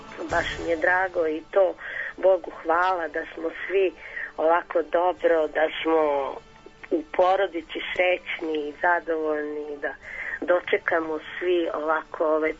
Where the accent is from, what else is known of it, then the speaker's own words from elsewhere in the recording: Stoliv, Kotor Municipality, Montenegro; Ja se još više radujem da ću najverovatnije ići malo u moj Zavičaj.